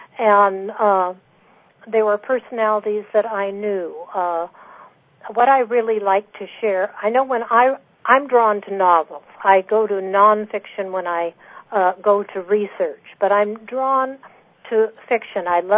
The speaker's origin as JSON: {"language": "English", "region": "West Coast", "country": "United States", "said": "I'm from the West Coast"}